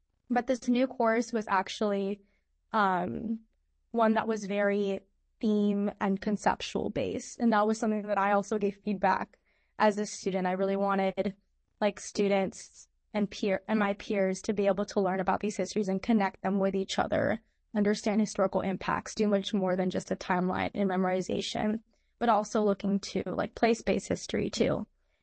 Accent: Philippines; And so me as a Filipino student sitting in that classroom reading that syllabus and realizing that the Philippines was not included made me feel disappointed

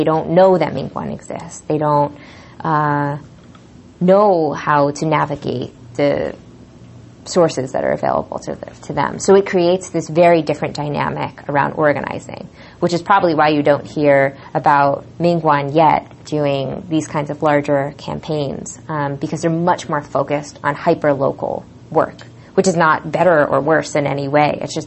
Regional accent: New York, United States; I'm from New York

